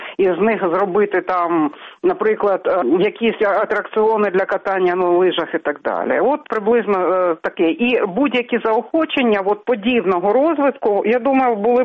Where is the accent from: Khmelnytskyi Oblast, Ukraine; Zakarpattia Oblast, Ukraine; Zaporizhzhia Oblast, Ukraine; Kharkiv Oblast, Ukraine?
Kharkiv Oblast, Ukraine; Kharkiv; тому що я сама з Харкова